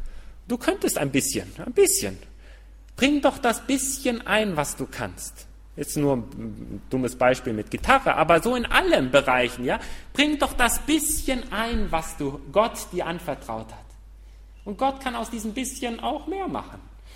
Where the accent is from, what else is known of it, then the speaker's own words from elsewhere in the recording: Uruguay; German is a second language; also born or lived in Argentina; now in Germany; Ich bin in Uruguay aufgewachsen und dann später dann auch nach Argentinien gekommen und dann zum Studium nach Deutschland gekommen.